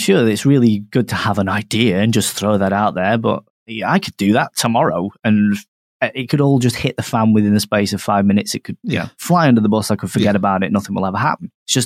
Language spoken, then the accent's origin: English; Manchester, North West England, United Kingdom; Seriously, I was born in Manchester.